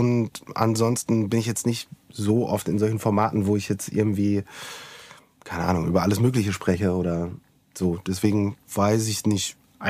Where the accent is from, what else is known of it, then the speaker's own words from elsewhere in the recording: North Rhine-Westphalia, Germany; ich bin in Anreuchter aufgewachsen, auf einem Dorf. Das ist ein sehr kleines Dorf in Nordrhein-Westfalen.